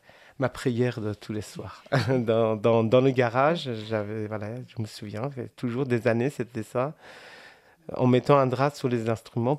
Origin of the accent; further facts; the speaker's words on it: Iran; moved away as an adult; now in France; Je suis parti d'Iran pour pouvoir faire des études et apporter autre chose que mon sang à ce pays.